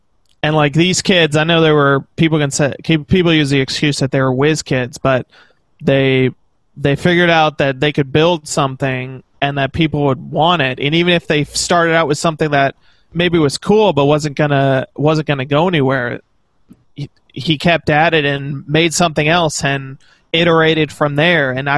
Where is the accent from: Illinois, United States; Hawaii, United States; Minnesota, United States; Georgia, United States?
Georgia, United States; accent: Northern; also born or lived in Virginia; Well, I was born in Virginia, but grew up in Georgia. But everyone says I have a Northern accent, so I'm probably more Northern than Southern, I guess.